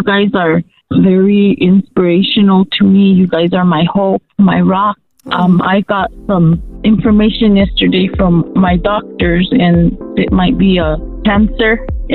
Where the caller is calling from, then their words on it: Las Vegas, New Mexico, United States; I'm from Las Vegas, New Mexico.